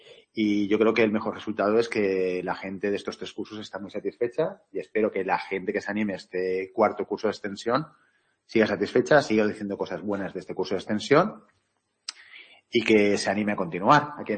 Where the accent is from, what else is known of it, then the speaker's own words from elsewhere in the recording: Valencian Community, Spain; A mí me gustaría, como valenciano, también que hubiera algún artículo en valenciano